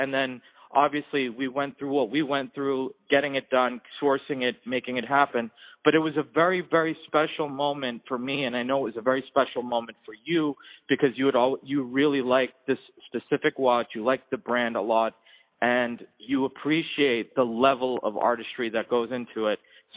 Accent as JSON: {"language": "English", "town": "Boston", "region": "Massachusetts", "country": "United States", "said": "basically, you know, I'm from Boston, and I went back to Boston after 12 years"}